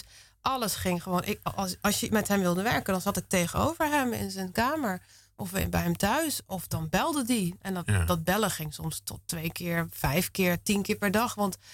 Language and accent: Dutch; Zeeland, Netherlands; In Zeeuws-Vlaanderen.